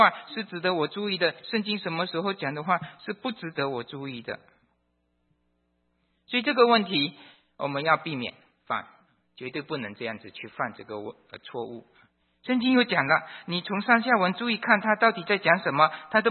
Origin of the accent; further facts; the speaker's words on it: Sarawak, Malaysia; 那我们星期五的时候有人问我从哪里来，我不提沙劳越因为太难记了，东马来西亚来的